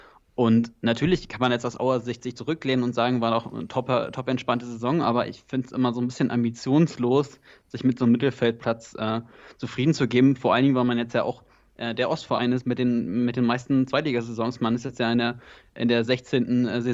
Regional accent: North Rhine-Westphalia, Germany; now in Potsdam, Germany; ich bin aus Potsdam, also ich wohne in Potsdam, ich komme ursprünglich sogar aus NRW

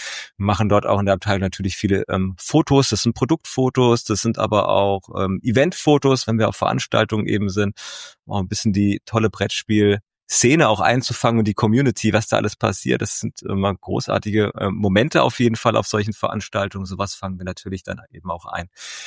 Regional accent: Hesse, Germany; now in Limburg an der Lahn, Germany; Ich bin in Hessen geboren und habe immer in Hessen gelebt und mein Herz hängt auch an Hessen.

